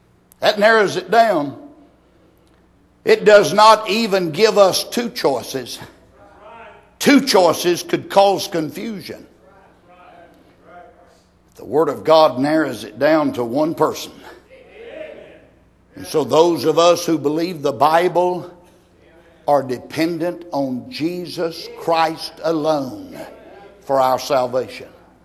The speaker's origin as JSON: {"language": "English", "country": "United States", "said": "As an independent Baptist and as an American who is proud that, I'm proud of that document known as the Declaration of Independence."}